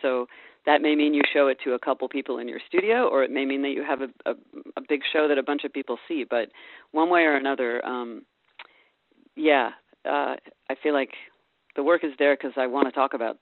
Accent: California, United States; now in San Francisco, United States; I'm from the Bay Area, and I missed Northern California

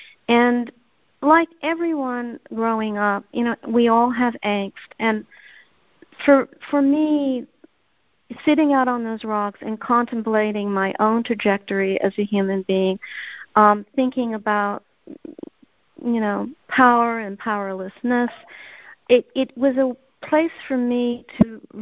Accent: Canada; I'm Canadian, and I'm from a family that is both science and art

